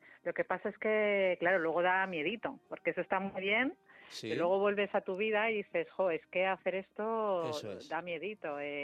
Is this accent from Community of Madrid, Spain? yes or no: yes; Madrid, Community of Madrid, Spain; Yo que vivo en Madrid, soy de Madrid